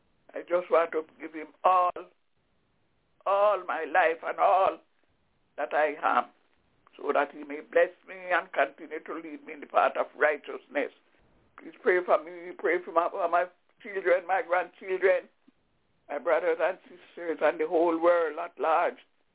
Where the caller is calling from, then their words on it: Albany, New York, United States; Hello, everybody. … I'm calling from Albany in New York.